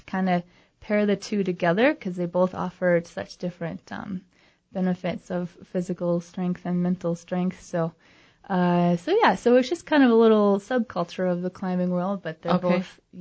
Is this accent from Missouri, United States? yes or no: no; Minnesota, United States; Sure. Well, I grew up in Minnesota.